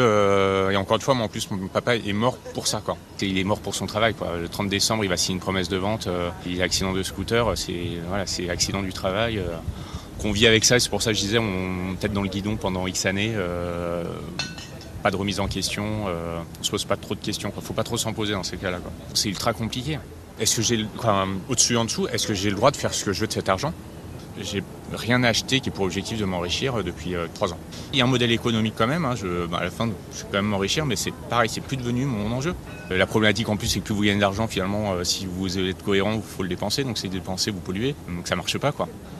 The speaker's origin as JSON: {"language": "French", "town": "Saint-Germain-en-Laye", "region": "Île-de-France", "country": "France", "tie": "born or raised there", "said": "j'ai vécu à Saint-Germain-en-Laye toute mon enfance, école catho, homme blanc, c'est le HSBC, hein, c'est le homme blanc straight catholique, fils d'entrepreneur."}